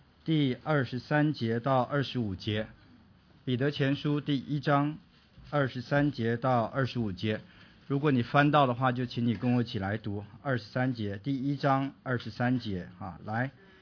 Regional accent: China; 今年是我们中国人正月初一

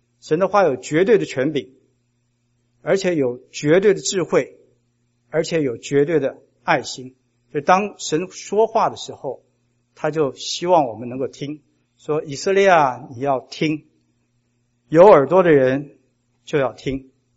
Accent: China; 就你看我们中国人造字说聪明

